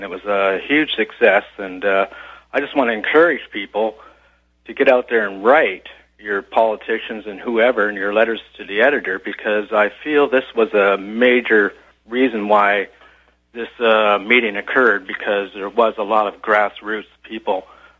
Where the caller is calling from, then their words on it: Nelson, British Columbia, Canada; I'm phoning from Nelson, which is, I believe you've been on our community radio station being interviewed.